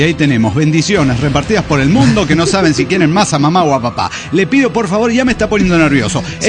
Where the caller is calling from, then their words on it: Aguascalientes, Mexico; de Aguascalientes.